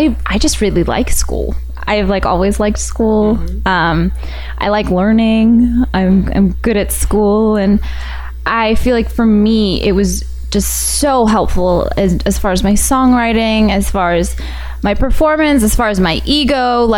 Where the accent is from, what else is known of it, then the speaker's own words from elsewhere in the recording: San Diego, California, United States; also born or lived in Boston; now in Los Angeles, United States; I'm from San Diego, and I went to school in Boston. And then I moved to LA like 3 years ago.